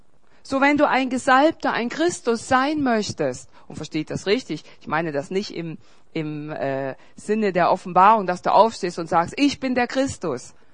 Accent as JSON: {"language": "German", "region": "East Germany", "country": "Germany", "said": "Ich komme ja aus Ostdeutschland und da gab es zwei Staaten."}